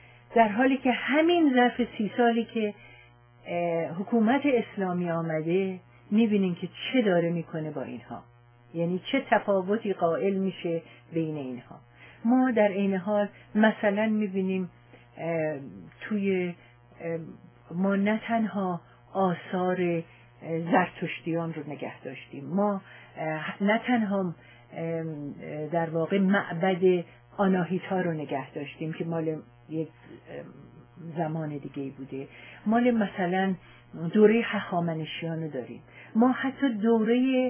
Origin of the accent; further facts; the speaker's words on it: Iran; من خودم به عنوان یک ایرانی پس از اینکه سرزمین هایی رو دیدم